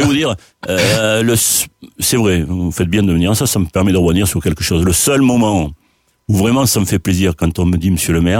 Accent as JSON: {"language": "French", "town": "Figeac", "region": "Occitanie", "country": "France", "tie": "born or raised there", "said": "Je suis Figeacois, je suis né à Figeac, mes grands-parents sont de Cap-de-Nac et de Villefranche."}